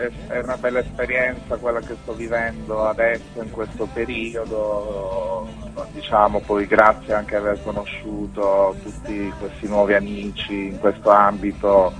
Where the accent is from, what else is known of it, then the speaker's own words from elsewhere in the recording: Bari, Apulia, Italy; now in Bologna, Italy; allora io vengo da Bari, anche se ormai vivo qui a Bologna da 12 anni